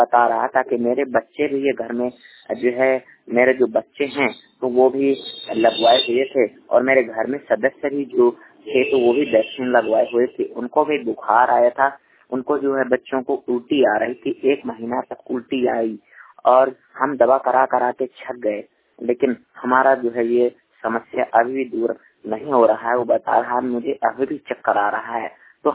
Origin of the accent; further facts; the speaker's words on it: Banda, Uttar Pradesh, India; जिला बांदा प्रदेश से।